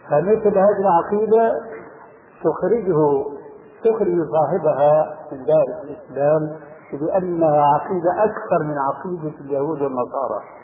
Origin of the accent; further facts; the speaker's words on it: Syria; عندنا في سوريا